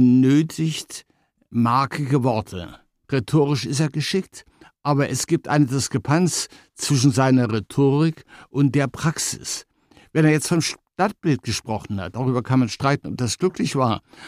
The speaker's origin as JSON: {"language": "German", "town": "Leipzig", "region": "Saxony", "country": "Germany", "said": "da ich ja Leipziger bin"}